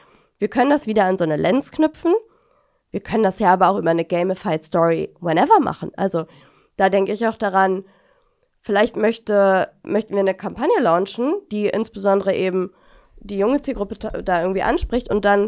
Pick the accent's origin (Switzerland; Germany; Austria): Germany; Lübeck, Schleswig-Holstein; ich komme ja aus dem Norden in Lübeck